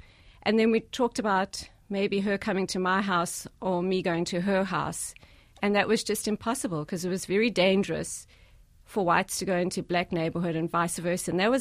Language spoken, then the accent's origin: English; Johannesburg, Gauteng, South Africa; now in United States; I was born to a middle-class family, and we lived in the suburbs of a big city. We lived in Johannesburg.